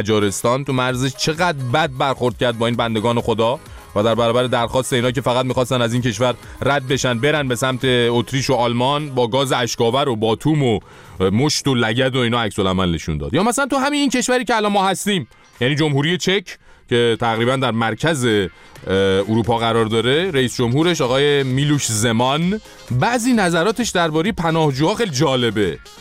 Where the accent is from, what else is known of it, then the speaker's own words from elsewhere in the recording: Iran; البته خب بگم ما چون ایرانی هستیم